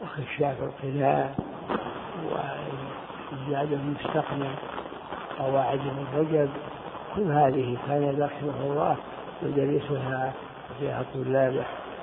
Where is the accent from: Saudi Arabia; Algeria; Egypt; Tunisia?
Saudi Arabia; Unaizah, Al-Qassim; born there; أنا كنت أنا من مواليد عنيزة القصيم